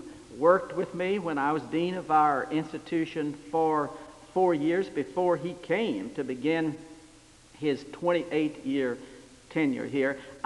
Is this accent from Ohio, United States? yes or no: no; Virginia, United States; born there; also born or lived in North Carolina; Virginia and North Carolina are home for me. I was born in Virginia, but just about 4 miles from the North Carolina line.